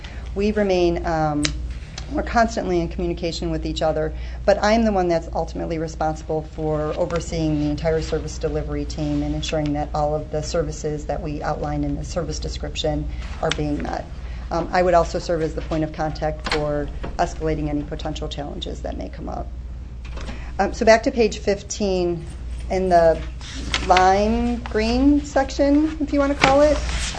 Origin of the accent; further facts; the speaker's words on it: Chicago, Illinois, United States; Born and raised in Chicago.